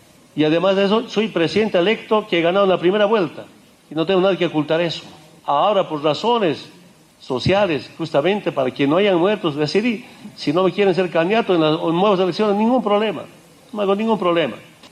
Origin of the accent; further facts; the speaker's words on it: Bolivia; No permitan, no quieren que vuelva a Bolivia, quieren que sepa mi pueblo boliviano.